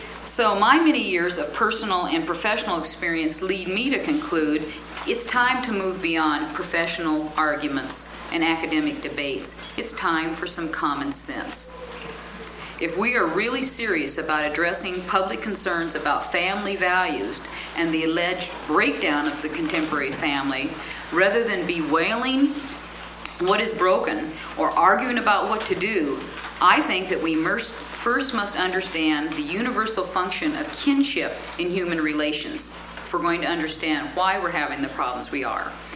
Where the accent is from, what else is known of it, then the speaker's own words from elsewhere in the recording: United States; I'm speaking as an American citizen and as a grateful participant in some wonderful kinship groups.